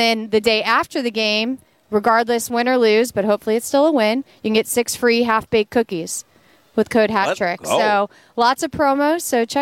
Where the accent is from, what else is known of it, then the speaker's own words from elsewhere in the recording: Florida, United States; Down here? South Florida.